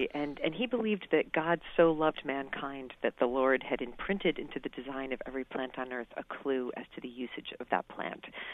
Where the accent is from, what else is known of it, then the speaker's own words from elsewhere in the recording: Connecticut, United States; I grew up in Connecticut, but it was a big deal for us in Connecticut to have a pine farm.